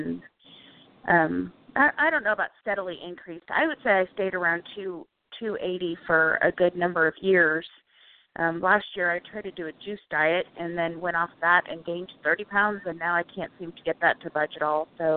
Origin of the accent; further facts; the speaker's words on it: Nebraska, United States; moved away as an adult; now in Indiana, United States; I divorced my first husband, and I moved from Nebraska, where I'm from, to Indiana.